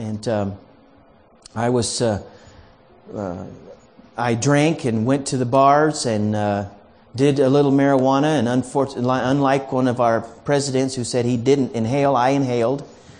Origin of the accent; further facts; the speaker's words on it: Oklahoma, United States; also born or lived in Iowa; But anyway, I was born in Iowa. I was raised in Oklahoma. And so if I say y'all, that means you guys, okay?